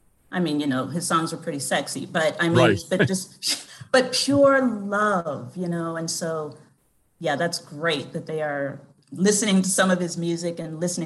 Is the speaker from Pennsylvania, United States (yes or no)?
no; Austin, Texas, United States; it's why when anyone asks … where are you from? And I say, Austin, Texas.